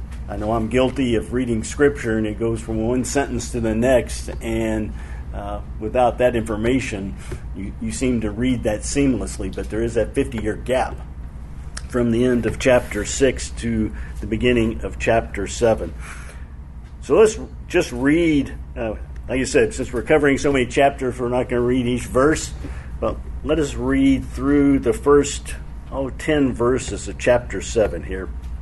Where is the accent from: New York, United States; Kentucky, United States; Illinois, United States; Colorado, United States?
Kentucky, United States; So I'm from Kentucky, and so my Hebrew is pretty weak.